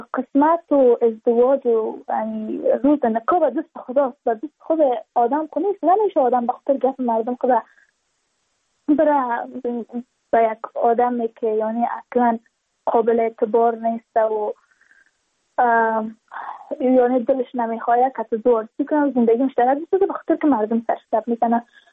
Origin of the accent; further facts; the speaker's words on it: Badakhshan, Afghanistan; چون ما از بدخشان هستیم، یعنی منطقای دور دستش